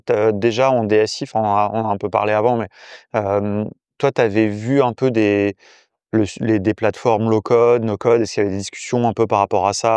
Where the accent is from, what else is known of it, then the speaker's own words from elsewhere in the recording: France; mais quand même, en tant que Français, ça reste toujours un peu surprenant.